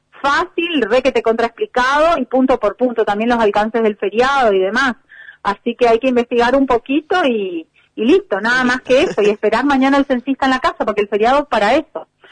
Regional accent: Misiones, Argentina; nosotros que vivimos nuestra tierra colorada como misioneros.

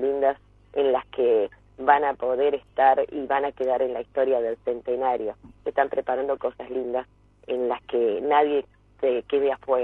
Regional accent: Río Grande, Argentina; que hizo que yo estuviese justo en el centenario de mi ciudad, porque para todos los que no saben, soy de Río Grande.

